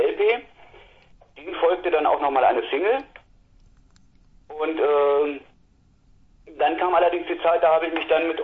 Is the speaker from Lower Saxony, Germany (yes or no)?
yes; Hanover, Lower Saxony, Germany; Wir kommen aus Hannover, ja.